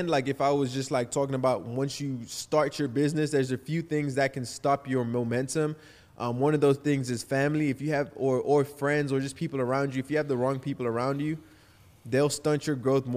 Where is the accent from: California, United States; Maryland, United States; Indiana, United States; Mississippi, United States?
Maryland, United States; Baltimore; now in Florida, United States; which is why I moved out of my hometown in Maryland, moved to Florida.